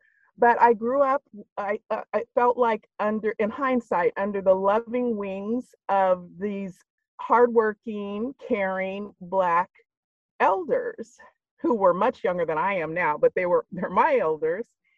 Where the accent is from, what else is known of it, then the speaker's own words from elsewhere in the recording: Chico, California, United States; growing up in Chico, we Black people have been traditionally 2% of the population.